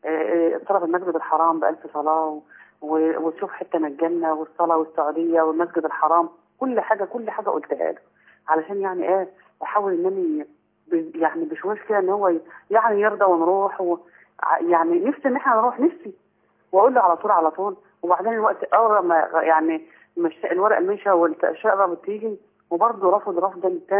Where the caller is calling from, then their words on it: Damietta, Damietta Governorate, Egypt; انا مؤيد من دمياط